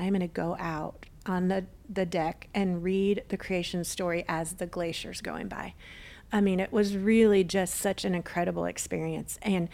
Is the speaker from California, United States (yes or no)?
no; Texas, United States; And I'd never been to that part of the country. I grew up in Texas, you know, and so being in Alaska, I felt like I was looking at creation through a focused camera lens.